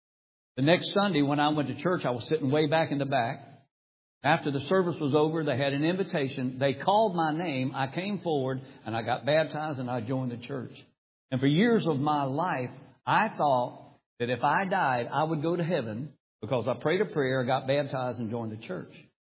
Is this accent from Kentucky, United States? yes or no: no; North Carolina, United States; moved away as an adult; I had left my hometown there in Moore County, moved to Raleigh, North Carolina, the big city, put a band together